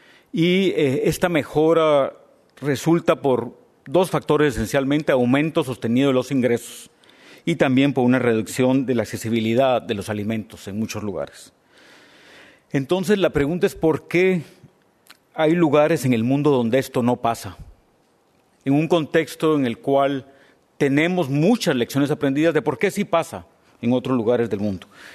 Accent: Guatemala; Yo soy guatemalteco, soy centroamericano

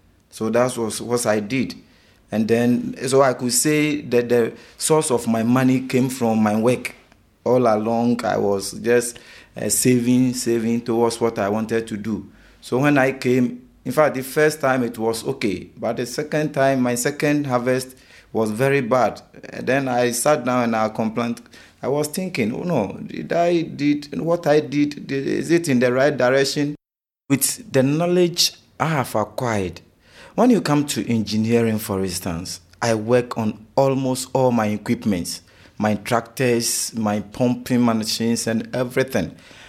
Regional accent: Accra, Greater Accra, Ghana; from Ghana, Accra. That's the Greater Accra region

